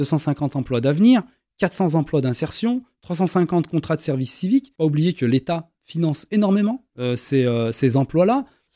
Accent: Vénissieux, Auvergne-Rhône-Alpes, France; Moi, je viens de Vénissieux, par exemple. Vous voyez ? Je viens de Léo Lagrange. Je ne viens pas ni de Caluire, ni de Saint-Fond. Je viens de Vénissieux.

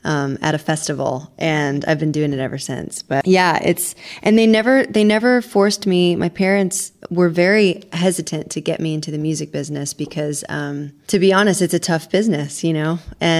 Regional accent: Nashville, Tennessee, United States; I grew up in Nashville, Tennessee. My parents were in a band called … so I grew up on the tour bus, 3 weeks old.

